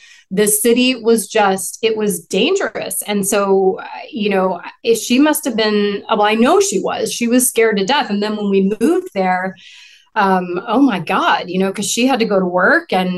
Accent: New York City, New York, United States; so many insane, insane things happened growing up in New York in the '80s.

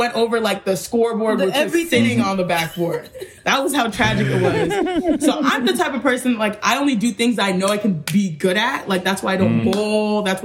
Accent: Houston, Texas, United States; So for us, obviously we're Nigerian American, born and raised in Houston, Texas, but you know, our blood is 100% Nigerian.

